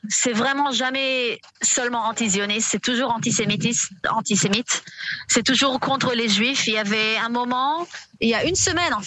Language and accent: French; Tel Aviv, Tel Aviv District, Israel; j'ai grandi à Tel Aviv, en Israël. Je suis née à un père français. Mais donc j'ai jamais habité en France, je suis juste française comme ça.